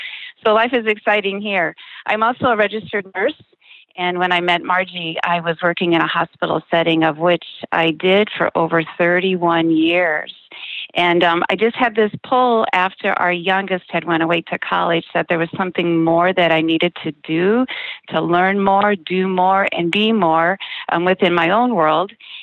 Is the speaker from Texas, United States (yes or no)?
no; Nebraska, United States; I am from East Central Nebraska. I am part of our family's farm. We are a three-generational farm family.